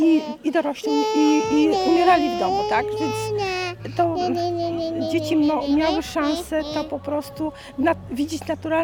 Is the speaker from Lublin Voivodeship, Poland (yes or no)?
yes; Lublin Voivodeship, Poland; Ja pochodzę z Lubelszczyzny i tam jeszcze do niedawna były normalne pożegnania w domu